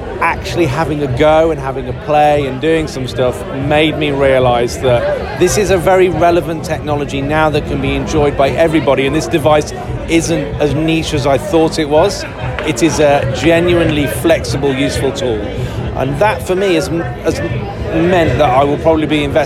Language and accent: English; East of England, United Kingdom; In Cambridgeshire.